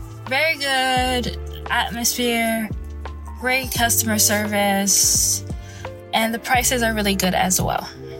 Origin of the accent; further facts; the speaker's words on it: Canada; I'm very into maple syrup. I am Canadian.